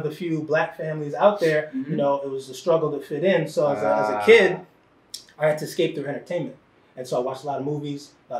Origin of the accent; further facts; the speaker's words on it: Bronx, New York, United States; So born, raised in the Bronx. I'm the youngest of three boys. I have two older brothers.